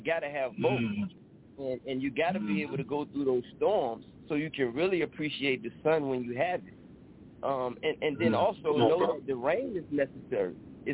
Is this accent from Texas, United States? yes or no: no; Richmond, Virginia, United States; So while we were down here, and we're from Richmond, he's from Norfolk